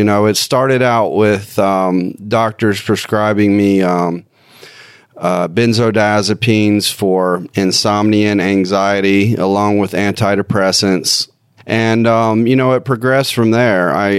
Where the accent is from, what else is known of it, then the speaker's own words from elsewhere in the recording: Concord, North Carolina, United States; I'm 39 years old. I'm from Concord, North Carolina.